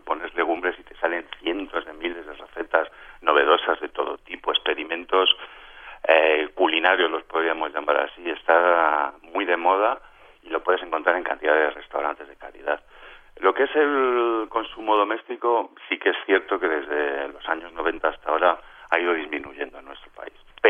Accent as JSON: {"language": "Spanish", "town": "Madrid", "region": "Community of Madrid", "country": "Spain", "said": "yo como buen madrileño"}